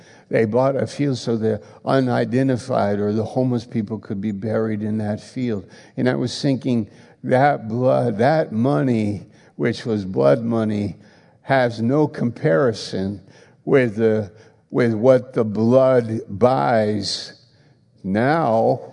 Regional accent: United States; My country, I have a personal preference. I'm an American.

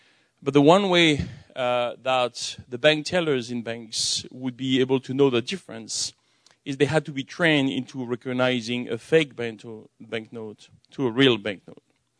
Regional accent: France; accent: French; English is a second language; So I'm originally from France, which explains my accent, all right, when I speak English.

